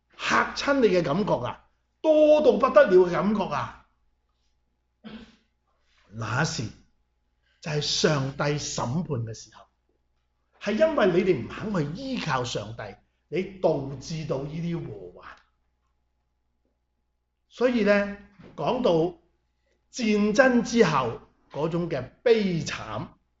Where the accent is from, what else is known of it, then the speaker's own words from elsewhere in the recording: Guangdong, China; 即系我哋广东人讲嘅就系你自己攞嚟衰啊